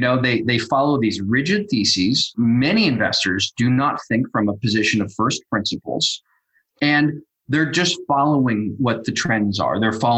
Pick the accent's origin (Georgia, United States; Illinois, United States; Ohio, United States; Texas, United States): Ohio, United States; I came out here. I grew up in Ohio. I went to school in Nashville, Tennessee. And I moved here right out of school.